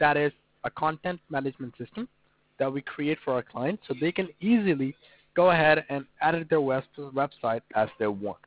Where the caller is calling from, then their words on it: California, United States; I'm calling from California.